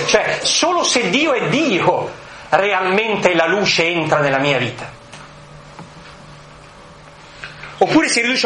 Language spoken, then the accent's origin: Italian; Bologna, Emilia-Romagna, Italy; born there; è vero, sono nato a Bologna, non si sa perché i miei genitori erano tutte altre parti, però è vero, io sono nato a Bologna, sono nato il 2 dicembre 1960